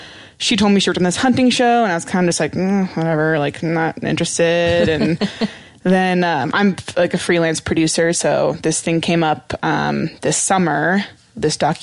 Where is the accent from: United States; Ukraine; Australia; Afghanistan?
United States; Montana; I grew up in Montana, and I wanted to be a veterinarian.